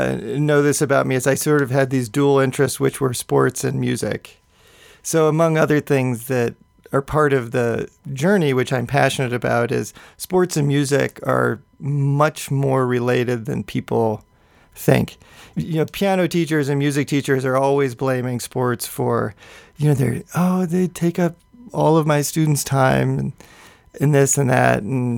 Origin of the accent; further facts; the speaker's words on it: Ohio, United States; I grew up in the Midwest. Mm-hmm. So I grew up in rural Midwest, central Ohio, which is a wonderful place to be from.